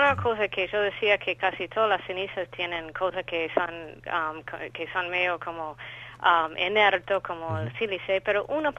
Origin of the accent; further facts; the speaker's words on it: California, United States; now in Argentina; yo nací en los Estados Unidos y soy de California, pero casi 20 años que estoy acá ahora en Argentina.